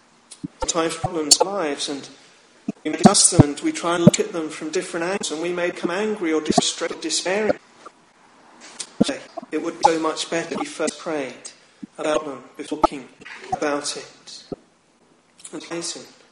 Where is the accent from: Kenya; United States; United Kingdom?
United Kingdom; England; As proud English people, we don't very independently much